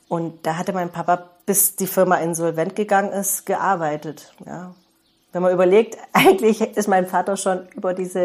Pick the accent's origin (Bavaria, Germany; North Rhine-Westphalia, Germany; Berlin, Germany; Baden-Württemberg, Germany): Baden-Württemberg, Germany; Albstadt; Ich bin in Albstadt geboren, und ich kann mich erinnern, wir haben in einem Sechs-Partei-Haus gewohnt, also unter Deutschen.